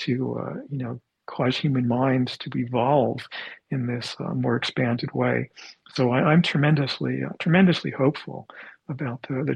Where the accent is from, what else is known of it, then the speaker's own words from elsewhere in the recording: Santa Cruz, California, United States; There are many cities here in my hometown of Santa Cruz, they've decriminalized the use of natural psychedelics.